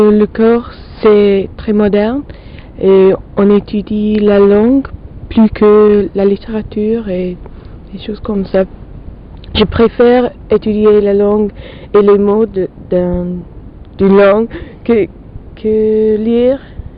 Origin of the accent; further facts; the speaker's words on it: West Midlands, United Kingdom; French is a second language; now in Manchester, United Kingdom; Je viens de Warwickshire, c'est au milieu d'Angleterre.